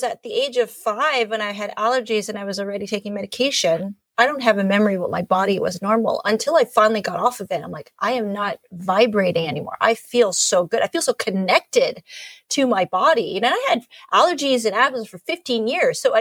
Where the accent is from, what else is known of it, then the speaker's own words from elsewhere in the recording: Canada; Growing up in Canada, you're so immersed with Western medicine, you know, so Western allopathic biomedicine.